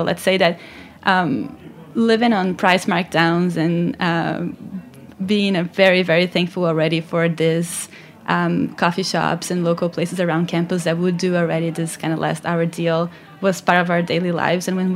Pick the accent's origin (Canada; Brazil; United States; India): Brazil; So I mentioned I'm from Brazil